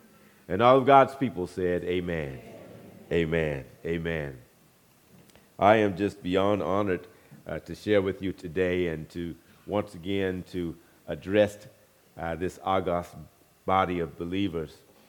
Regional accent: Brooklyn, New York, United States; I am from Brooklyn, New York.

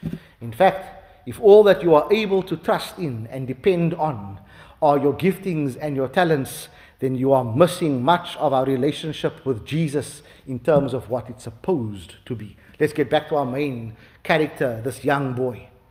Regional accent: Cape Town, Western Cape, South Africa; They don't say what it was, but I'm from Cape Town, I'm guessing it was snook.

